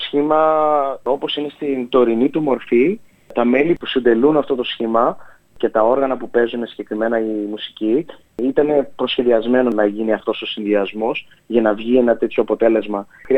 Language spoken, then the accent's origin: Greek; Greece; Μεγαλώνοντας στην Ελλάδα τη δεκαετία του 90, ήμουν στο Λύκειο εκείνη την εποχή